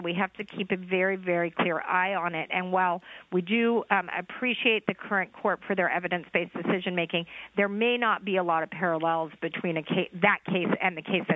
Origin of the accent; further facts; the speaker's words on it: Texas, United States; I'm a Texan. I'm from Texas.